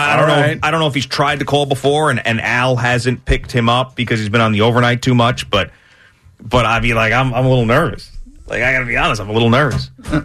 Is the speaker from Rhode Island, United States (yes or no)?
no; Brookhaven Hamlet, New York, United States; I mean, I grew up in Brookhaven Hamlet, so I'm very familiar with Yaphank.